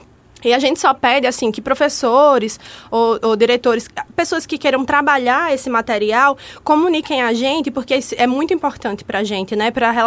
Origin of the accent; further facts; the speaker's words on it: Arapiraca, Alagoas, Brazil; É, eu sou de Arapiraca, eu sonhava com um dia que a gente pudesse fazer um trabalho que contemplasse a cidade, né?